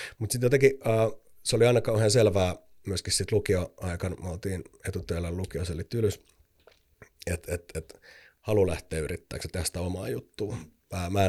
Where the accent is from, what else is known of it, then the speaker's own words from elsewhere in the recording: Helsinki, Uusimaa, Finland; kun me ollaan molemmat stadista kotoisin, niin Helsinki on meille kauhean rakas